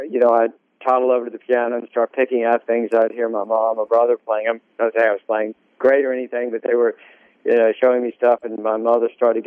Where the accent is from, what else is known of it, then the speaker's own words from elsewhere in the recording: Greenville, United States; born there; I was born in Greenville, so.